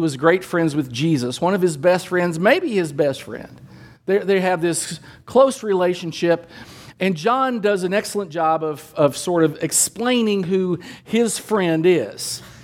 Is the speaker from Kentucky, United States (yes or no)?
yes; Danville, Kentucky, United States; Now, I grew up in Danville, Kentucky. My buddy Mike Wilson lived right up the street.